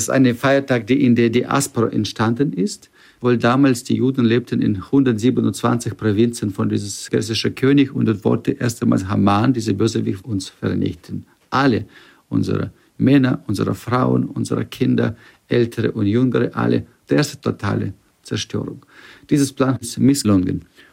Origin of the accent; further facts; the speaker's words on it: Ukraine; German is a second language; da ich stamme selber aus der Ukraine, bin dort groß geworden.